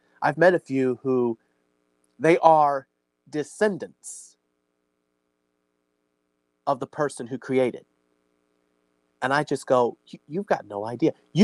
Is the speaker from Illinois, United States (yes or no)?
yes; Illinois, United States; I'm born and raised in Illinois.